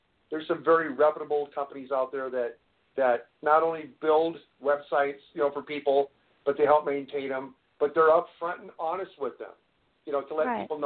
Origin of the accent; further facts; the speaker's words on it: Iowa, United States; I grew up in Iowa. You know, I'm a farm boy.